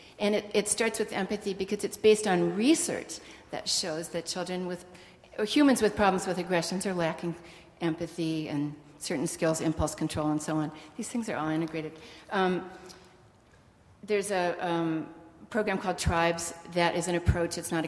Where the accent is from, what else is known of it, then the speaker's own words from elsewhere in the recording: Oakland, California, United States; from Oakland, California.